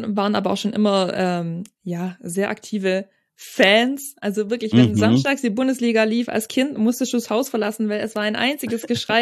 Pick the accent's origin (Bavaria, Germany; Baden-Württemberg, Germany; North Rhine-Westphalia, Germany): Bavaria, Germany; Starnberg; born there; ich bin geboren in Starnberg, so Bayern.